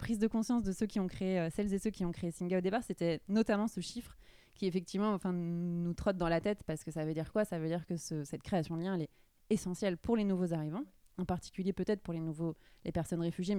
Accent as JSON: {"language": "French", "town": "Vannes", "region": "Brittany", "country": "France", "said": "à Vannes, là d'où je viens, dans le lycée"}